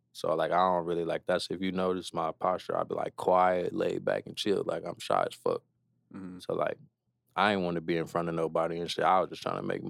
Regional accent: Detroit, Michigan, United States; you won't be able to tell I'm from Detroit at all because I don't sound like them niggas.

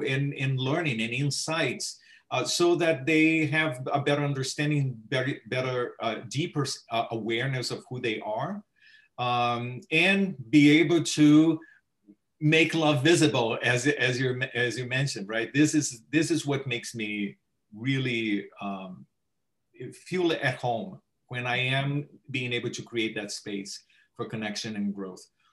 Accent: Brazil; now in United States; I am originally from Brazil, but I have been living in the U.S. and the northeast of U.S., very close to New York City, for the 29 years now. So it's been quite a long time that I moved to this country.

